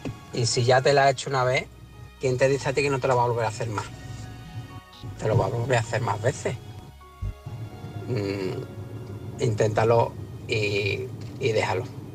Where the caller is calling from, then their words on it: Cádiz, Andalusia, Spain; de Cádiz.